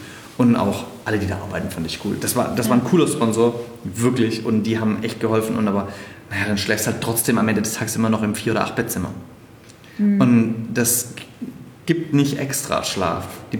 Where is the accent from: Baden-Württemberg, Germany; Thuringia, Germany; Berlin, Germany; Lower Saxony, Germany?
Baden-Württemberg, Germany; Stuttgart; Dann nach Stuttgart, in meine Heimatstadt.